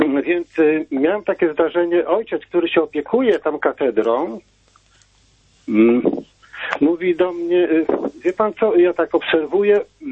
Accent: Skierniewice, Łódź Voivodeship, Poland; Ja jestem z okolic Kierniewic.

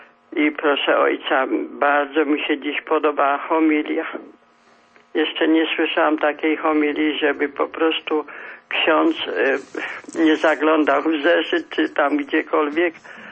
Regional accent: Kraków, Lesser Poland, Poland; Ja jestem z Krakowa

